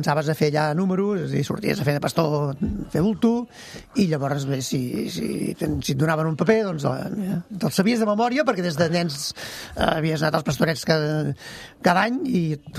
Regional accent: L'Ametlla de Merola, Catalonia, Spain; I les meves germanes ja havien nascut a Vidrà, jo no. Jo ja vaig néixer a l'Ametlla de Merola, a la Berguedà.

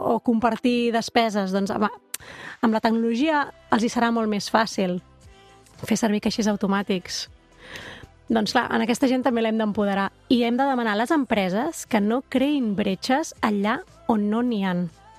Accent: Catalonia, Spain; Com a catalans, tenim el dret de poder relacionar-nos amb la tecnologia en català.

